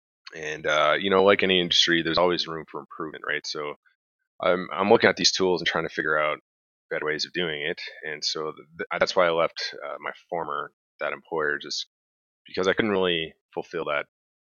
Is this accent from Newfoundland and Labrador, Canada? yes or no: yes; Newfoundland and Labrador, Canada; I'm from Newfoundland, so I went to school in Newfoundland. When I graduated, I moved out to Alberta here on the west side of Canada